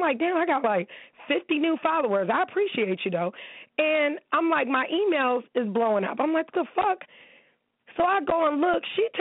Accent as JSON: {"language": "English", "region": "New York", "country": "United States", "said": "I'm from New York."}